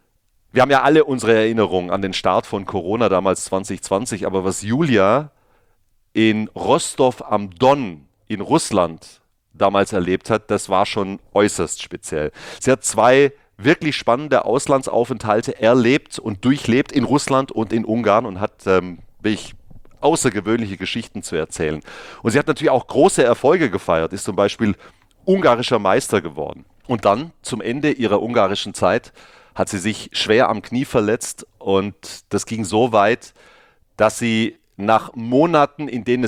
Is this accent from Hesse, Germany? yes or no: no; Baden-Württemberg, Germany; ich bin in Schwaben aufgewachsen